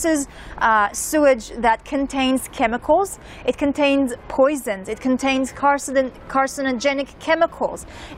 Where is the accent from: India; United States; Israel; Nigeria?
Israel; also born or lived in Canada; Okay, so I was born in Canada. I grew up here in Israel since I was 1 year old.